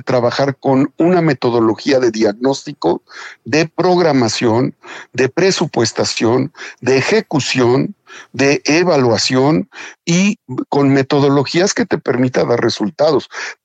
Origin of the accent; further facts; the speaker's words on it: Puebla, Mexico; somos poblanos que tenemos ópticas distintas y que para esta etapa inédita que viene en Puebla